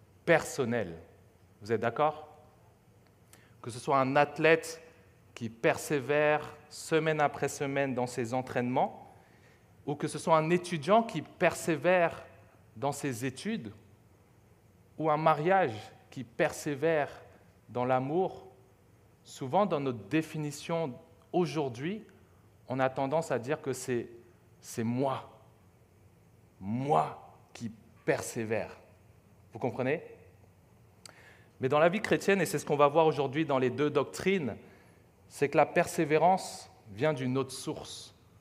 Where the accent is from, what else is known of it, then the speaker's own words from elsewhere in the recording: Montreal, Quebec, Canada; Je pense que nous, en tant que Montréalais, on est contents de voir les Canadiens gagner les playoffs